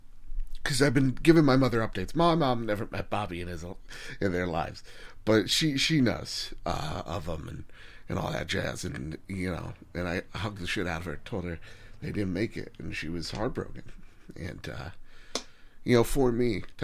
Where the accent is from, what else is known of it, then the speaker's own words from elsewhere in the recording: New Jersey, United States; we're loud from New Jersey, right?